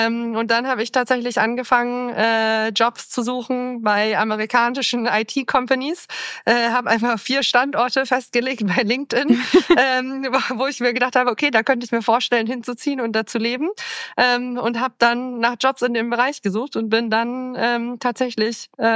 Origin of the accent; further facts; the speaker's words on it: North Rhine-Westphalia, Germany; born there; Ich komme gebürtig aus dem Münsterland, vom Land tatsächlich.